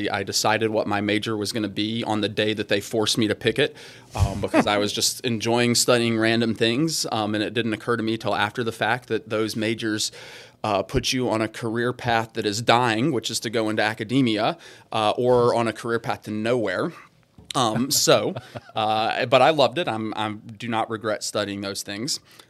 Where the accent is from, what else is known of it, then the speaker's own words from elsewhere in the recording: Mississippi, United States; which is about an hour and a half from where I grew up in North Mississippi.